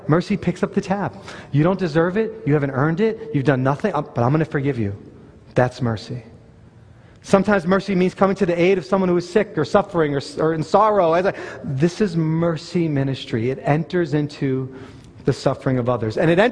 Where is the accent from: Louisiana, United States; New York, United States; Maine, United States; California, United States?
New York, United States; I'm a New Yorker. I don't have to tell you.